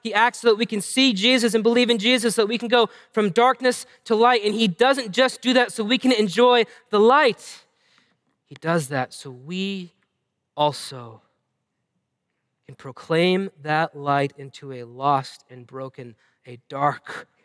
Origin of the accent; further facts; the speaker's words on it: New England, United States; maybe it's just because I grew up in New England, and so we have all these lighthouses up and down the coast, and it kind of reminds me of home.